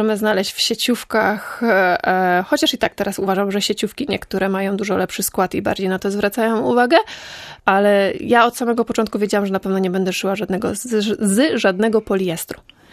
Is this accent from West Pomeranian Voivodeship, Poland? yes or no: yes; Łobez, West Pomeranian Voivodeship, Poland